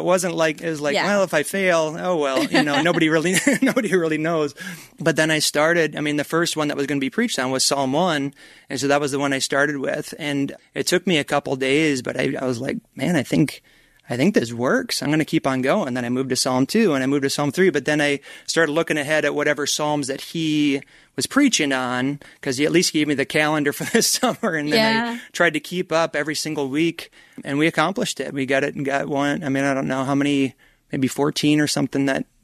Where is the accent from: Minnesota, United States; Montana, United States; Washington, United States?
Minnesota, United States; also born or lived in Colorado Springs, United States / Flagstaff, United States; So I grew up in Minnesota and was gone in Colorado Springs for a year and in Flagstaff, Arizona for 11 years